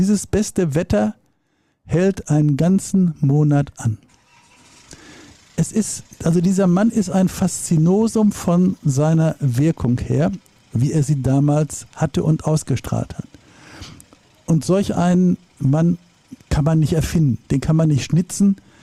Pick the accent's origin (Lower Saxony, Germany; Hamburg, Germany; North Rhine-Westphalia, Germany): North Rhine-Westphalia, Germany; Dortmund; gönne Dortmund, meiner Heimatstadt, alles erdenklich Gute